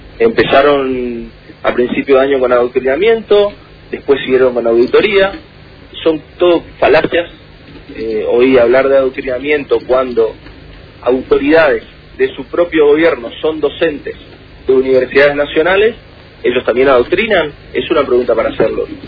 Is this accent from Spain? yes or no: no; Argentina; el beneficio que hemos tenido nosotros, ¿no?, como ciudadanos argentinos